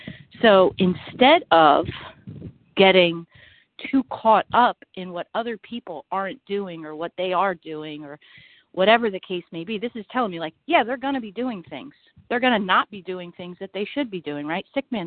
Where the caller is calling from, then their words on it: Greenville, South Carolina, United States; I am calling from Greenville, South Carolina.